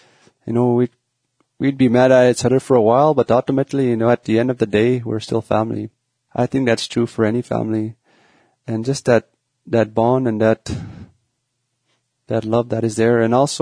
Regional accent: Loon Lake, Alberta, Canada; I am from Northern Alberta, a reserve called Loon Lake, Alberta, which is a Cree community, and I myself am Cree. I still speak a little Cree, and I was born in Slave Lake, Alberta

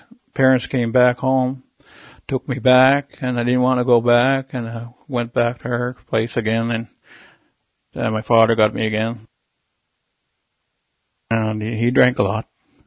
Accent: Miramichi, New Brunswick, Canada; I'm from the Hill Ground First Nation up in a small community of Miramichi, New Brunswick. I was born and raised here in Hill Ground. My mother had me in Chatham, New Brunswick.

